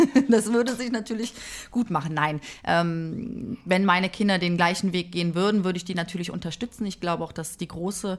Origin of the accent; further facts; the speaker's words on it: Cologne, North Rhine-Westphalia, Germany; Ja, ich komme aus Köln. Bin da geboren, aufgewachsen, eine echte Frohnatur.